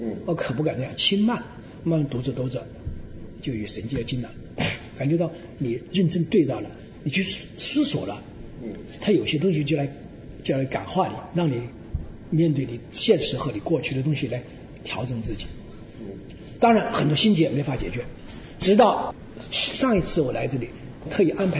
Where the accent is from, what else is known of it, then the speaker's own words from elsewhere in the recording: Shishou, Hubei, China; 那这就是我的渊源，在我老家湖北石首